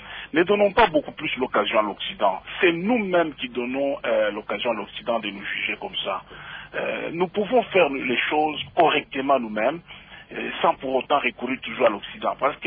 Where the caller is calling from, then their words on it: Lubumbashi, Haut-Katanga, DR Congo; Ah, l'actualité chez nous à Lubumbashi